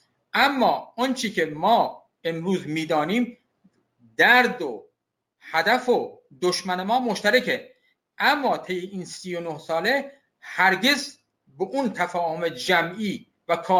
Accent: Khuzestan, Iran; moved away as an adult; من خوزستانی هستم و در خدمت صنعت کشور بودم، در خدمت همکارانم بودم در طی 35 سالی که در ایران بودم

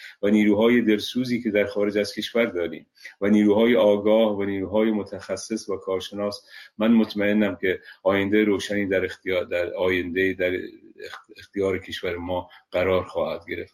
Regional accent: Iran; من به عنوان یک ایرانی

